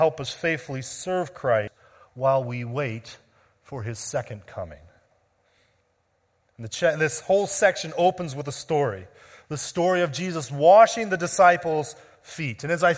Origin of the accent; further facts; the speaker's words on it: United States; now in Canada; There are times, as an American living in Canada, that I feel like a fish out of water.